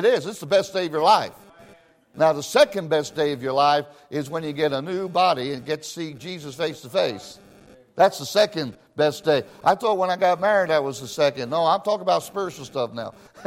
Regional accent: Israel; when I was in Israel, I grew up in Israel, not all my young life, but partly

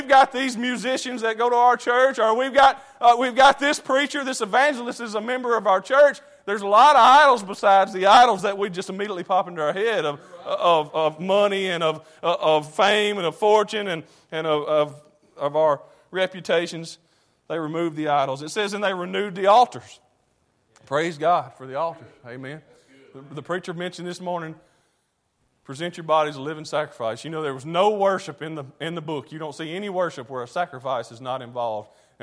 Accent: United States; And that does, as an American, when I say that, I want to slap myself.

